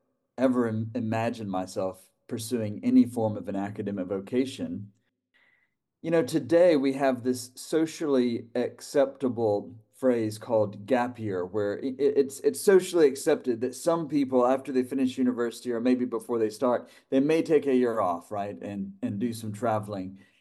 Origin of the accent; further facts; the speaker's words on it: United States; now in Cambridge, United Kingdom; I'm from the U.S. And my accent gives me away, of course, over here in Cambridge. I've been here for 2 years, a little over 2 years. But I've been in the UK for 12 years. I am a Baptist minister in an Anglican world.